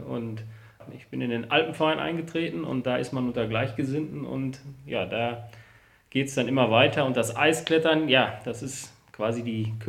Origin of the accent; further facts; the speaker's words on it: Cologne, North Rhine-Westphalia, Germany; als Kölner